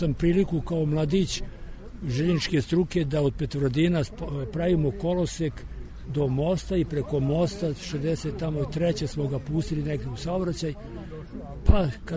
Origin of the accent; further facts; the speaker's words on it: Ilandža, Vojvodina, Serbia; now in Novi Sad, Serbia; Ja ne, ja sam iz Ilandže.